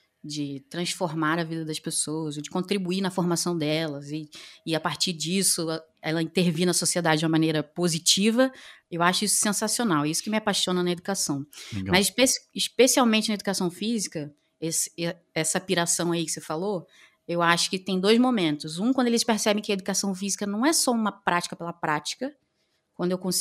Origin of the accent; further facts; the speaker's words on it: Rio de Janeiro, Brazil; accent: carioca; now in Foz do Iguaçu, Brazil; o sotaque carioca não nega de onde eu venho, né? Mas eu moro em Foz do Iguaçu há 8 anos, então eu moro aqui em Foz.